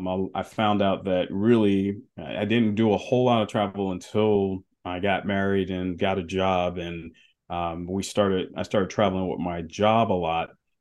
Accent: Charleston, South Carolina, United States; if I only had the context of where I grew up here in Charleston, South Carolina.

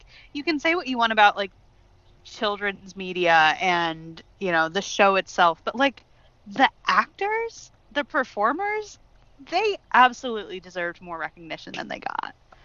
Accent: St. Louis, Missouri, United States; I am from St. Louis. I love St. Louis. The St. Louis Arch is my mom.

